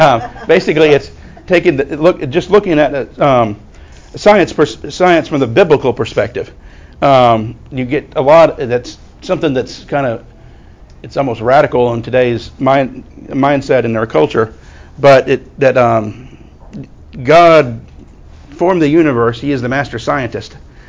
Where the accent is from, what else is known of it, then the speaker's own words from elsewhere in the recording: Farragut, Tennessee, United States; also born or lived in Knoxville, Tennessee; I was born in Knoxville, Tennessee, raised around the suburb of Farragut, named after the admiral who was raised himself around there.